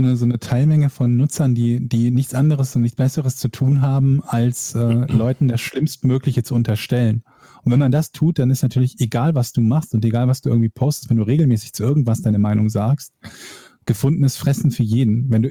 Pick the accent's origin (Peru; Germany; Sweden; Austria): Germany; Willich, North Rhine-Westphalia; meine Heimatstadt, Willich.